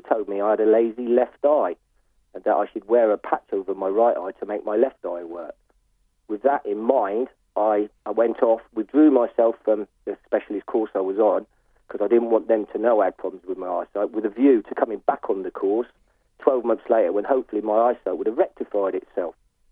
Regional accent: South West England, United Kingdom; I grew up in South Devon, went to a local school, Totnes

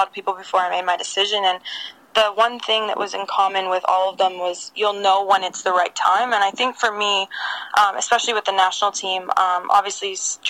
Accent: Saskatchewan, Canada; being born and raised in Saskatchewan, it's not a soccer city.

